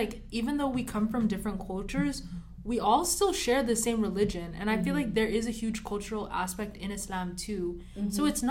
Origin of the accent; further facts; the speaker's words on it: California, United States; it was definitely very isolating growing up in Orange County where there was like barely any Muslims.